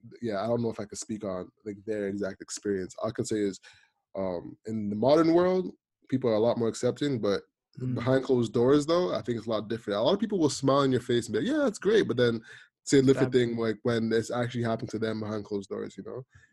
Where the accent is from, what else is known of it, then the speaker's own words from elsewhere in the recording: Jamaica; From my perspective, being a Jamaican man, growing up, everybody was homophobic.